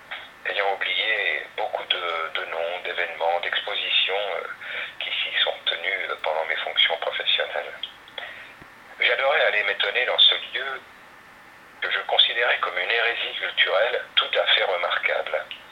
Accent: Blois, Centre-Val de Loire, France; born there; la Fondation du Doute à Blois, ma ville natale.

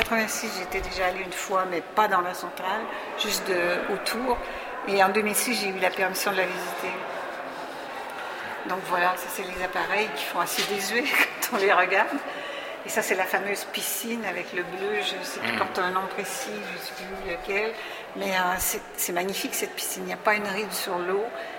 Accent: Quebec, Canada; moi, comme je suis québécoise

